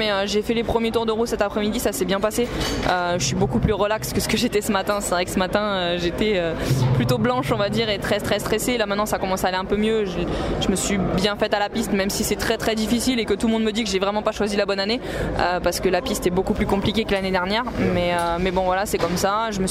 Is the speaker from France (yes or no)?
yes; Île-de-France, France; born there; à la base je suis né dans le Nord de Paris, donc voilà, je suis pas très très loin quand même.